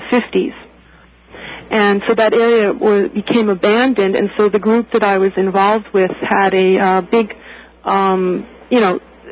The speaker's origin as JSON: {"language": "English", "town": "Los Angeles", "region": "California", "country": "United States", "tie": "born there", "said": "I was born in Los Angeles, and I went to UCLA and the University of California at Santa Barbara"}